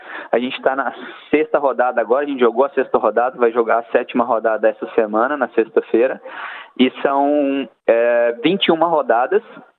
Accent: Belo Horizonte, Minas Gerais, Brazil; Sim, eu sou de Belo Horizonte, né, capital de Minas Gerais

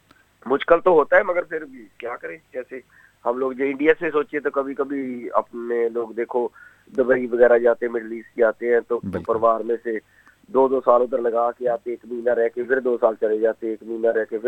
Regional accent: Punjab, India; पंजाब में मैं रहता हूँ, हम लोग पंजाब से हैं

